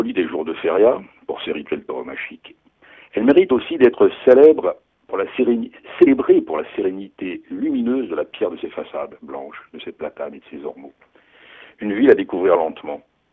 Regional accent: Nîmes, Occitanie, France; born there; Je crains bien que celui que je porte sur ma ville natale souffre de ce défaut

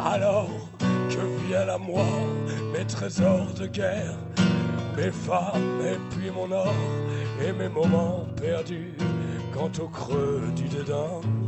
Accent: Montpellier, Occitanie, France; D'accord, moi je suis de Montpellier, mais j'apprécie le geste énormément.

